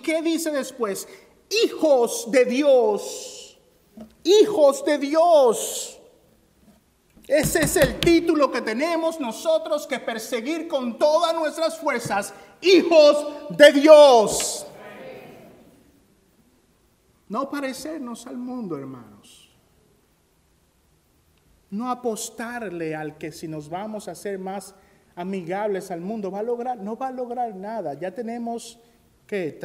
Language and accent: Spanish; Dominican Republic; Yo soy dominicano, me voy a dar el permiso de hablar de mi país.